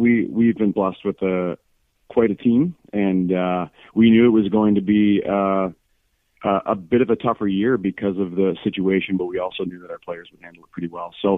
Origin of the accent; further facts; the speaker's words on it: Peterborough, Ontario, Canada; also born or lived in Ennismore; Well, I grew up playing in the Peterborough system. I actually started in Ennismore and then was lucky enough to play some AAA in Peterborough.